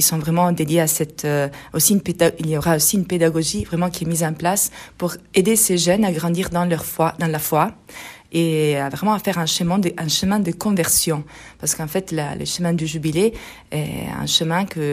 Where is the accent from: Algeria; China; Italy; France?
Italy; French is a second language; parce que bon, je suis italienne et je l'apprécie énormément